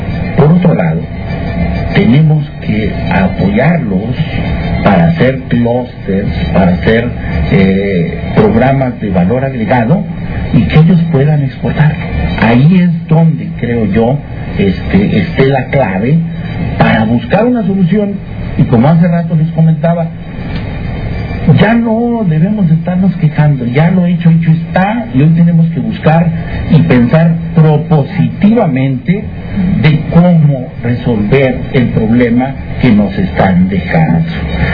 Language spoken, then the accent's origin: Spanish; Aldama, Tamaulipas, Mexico; yo soy de campo, soy de Aldama